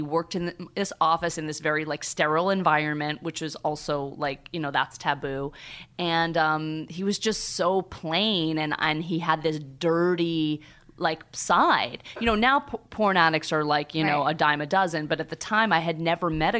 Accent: Boston, Massachusetts, United States; I grew up in Boston, which is all Irish Catholic.

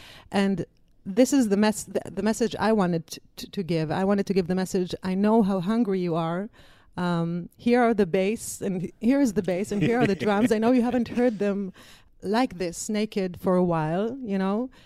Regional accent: Israel; I came from Israel.

